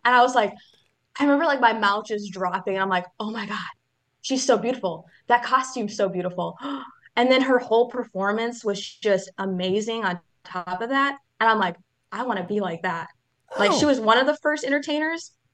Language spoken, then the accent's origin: English; Leona, Wisconsin, United States; I am from a little town called Leona from Wisconsin. Not even people from Wisconsin know where that's at half the time.